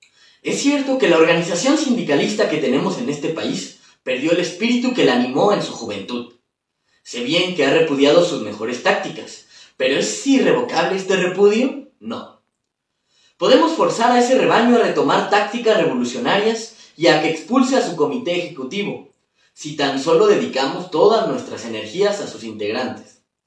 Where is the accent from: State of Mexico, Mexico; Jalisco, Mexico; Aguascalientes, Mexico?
Jalisco, Mexico; Guadalajara; now in Mexico City, Mexico; soy de Guadalajara, Jalisco, y estudio estudios latinoamericanos en la Facultad de Filosofía y Letras de la UNAM.